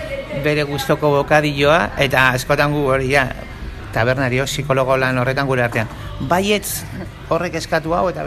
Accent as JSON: {"language": "Basque", "town": "San Sebastián", "region": "Basque Country", "country": "Spain", "said": "nik 17 urte dara mazkidala hemen, baina ni jatorriz grosekoa naiz, groseroa, esaten dugun bezala."}